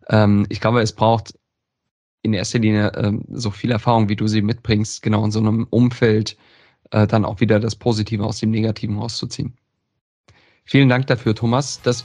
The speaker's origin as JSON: {"language": "German", "region": "East Germany", "country": "Germany", "said": "Das finde ich als Ostdeutscher ja immer extrem abenteuerlich."}